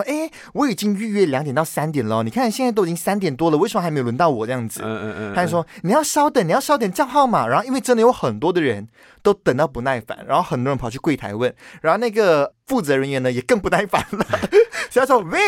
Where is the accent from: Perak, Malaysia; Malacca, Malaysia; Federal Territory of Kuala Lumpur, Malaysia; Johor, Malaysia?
Perak, Malaysia; 这是我第一次在槟城弄护照。我以往呢都是在我的家乡霹雳州办的